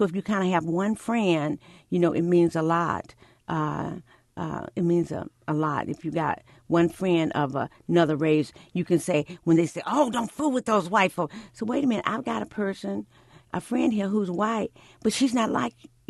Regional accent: Mississippi, United States; also born or lived in Hernando; I was born in Hernando, Mississippi, in the country. When I was a little girl, we moved to the Delta area because we needed to make more money by picking cotton.

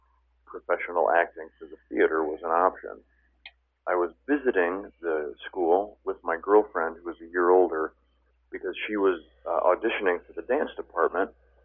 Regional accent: Minooka, Illinois, United States; No, I didn't. I had a penchant for entertaining, for sure, and we did plays at my high school

